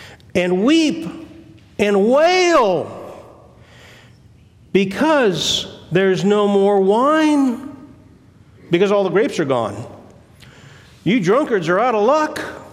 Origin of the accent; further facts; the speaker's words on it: Midwest, United States; I grew up in the Midwest, and we have grasshoppers everywhere in the summer.